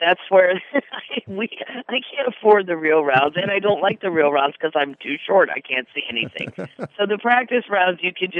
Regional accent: Florissant, Missouri, United States; also born or lived in Lake of the Ozarks; I am from Florissant, but we also lived at the Lake of the Ozarks for a while, too.

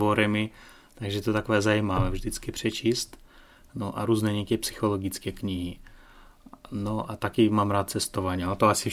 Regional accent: Ukraine; first language Russian; Czech is a second language; já jsem sice z Ukrajiny, ale tam, kde jsem se narodil a chodil do školy a rodina teda, tak my jsme mluvili rusky. Samozřejmě znám i ukrajinský, i ruský

